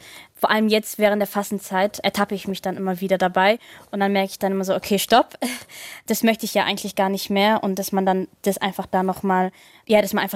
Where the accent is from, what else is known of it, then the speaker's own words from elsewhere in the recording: Eritrea; Ich komme ja ursprünglich aus Eritrea.